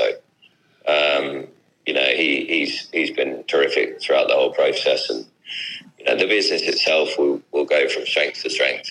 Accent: Newmarket, East of England, United Kingdom; moved away as an adult; I grew up in Newmarket and was keen to see the world.

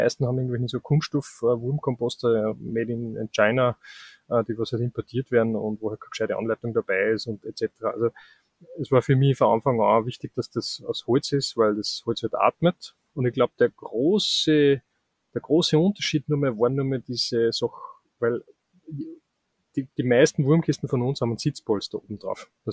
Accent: Upper Austria, Austria; Also es beginnt eigentlich, dass ich am Land aufgewachsen bin in Oberösterreich, und ich bin dann nach Wien gegangen

